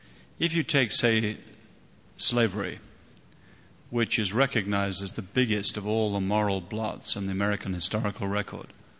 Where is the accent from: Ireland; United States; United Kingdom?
United Kingdom; England; I'll speak as an Englishman